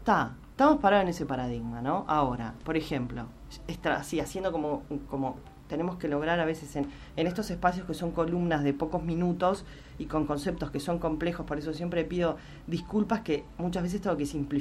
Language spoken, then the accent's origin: Spanish; Uruguay; algunas cosas que veo en mi país, que yo quiero muchísimo Uruguay